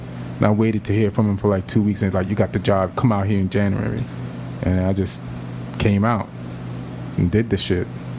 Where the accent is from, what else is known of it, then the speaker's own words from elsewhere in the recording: New York, United States; now in Los Angeles, United States; and we're both from New York